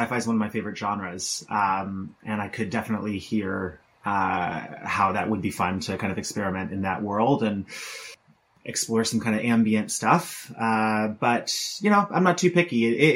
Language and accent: English; Dartmouth, Nova Scotia, Canada; and then we played in Montreal, in Dartmouth, my hometown, in Anakinish, in St. Andrews, Fredericton, Woodstock, and St. John as well.